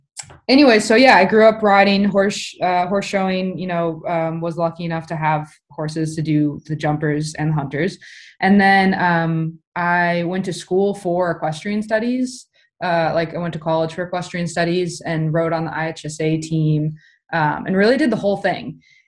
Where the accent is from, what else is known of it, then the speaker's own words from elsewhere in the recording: Minnesota, United States; So I grew up in Minnesota, in a suburb outside of Minneapolis, and non-horsey family, like no horses in sight.